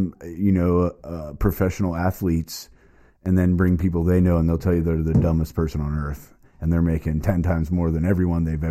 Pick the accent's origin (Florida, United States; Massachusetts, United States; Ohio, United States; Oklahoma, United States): Florida, United States; I grew up in Central Florida and, you know, we won't get on the driver's topic, but let's just say the drivers aren't the best around there.